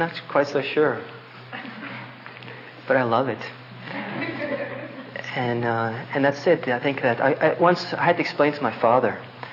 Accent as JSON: {"language": "English", "region": "California", "country": "United States", "said": "And here I come from California."}